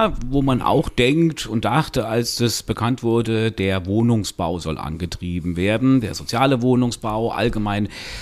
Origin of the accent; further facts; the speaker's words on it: Saarland, Germany; aus meiner Heimat, aus dem Saarland.